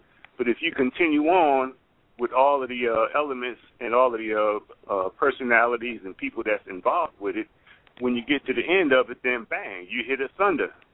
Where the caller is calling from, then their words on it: Houston, Texas, United States; I'm calling from Houston, Texas.